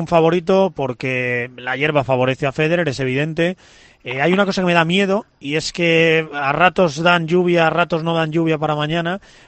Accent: Spain; como somos españoles

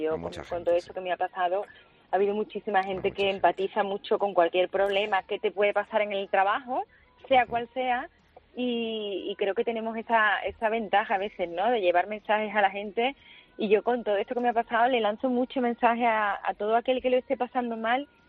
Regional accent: Seville, Andalusia, Spain; para mí, siendo sevillana, es como una meta, ¿no?

